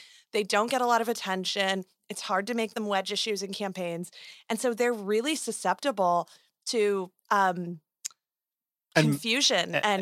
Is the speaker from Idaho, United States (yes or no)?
no; Arizona, United States; In my home state of Arizona, in your home state of Nevada, over these reforms.